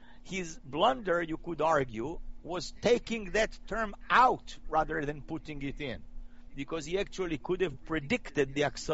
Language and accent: English; Israel; born or raised there; also born or lived in Romania